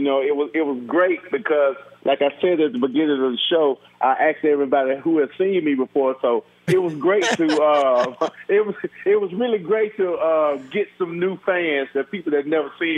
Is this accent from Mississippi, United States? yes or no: yes; Mississippi, United States; growing up in Mississippi, man, it was truly a childhood dream of mine, man, wanting to be in the entertainment business.